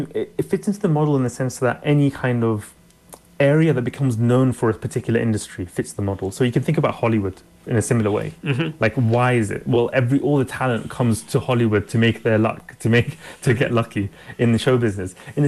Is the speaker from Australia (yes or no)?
yes; Australia; I was from Australia. I wanted to start the company in Australia.